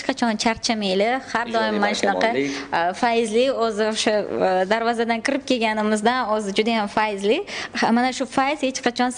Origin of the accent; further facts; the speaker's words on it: Samarkand, Samarqand Region, Uzbekistan; born there; now in Tashkent, Uzbekistan; Men Samarqandda tug'ilganman.